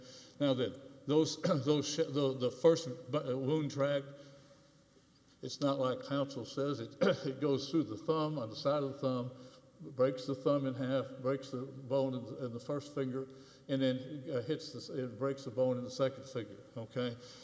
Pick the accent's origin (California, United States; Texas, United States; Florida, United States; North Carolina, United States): Texas, United States; Fort Worth; from Fort Worth and representing the plaintiffs.